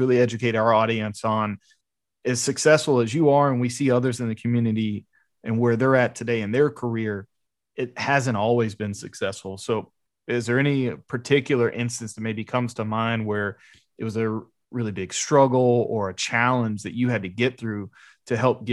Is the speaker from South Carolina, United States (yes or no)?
yes; South Carolina, United States; I love having a fellow South Carolinian on here. Love it. I grew up in the Midlands in South Carolina, so not too far away from where you grew up.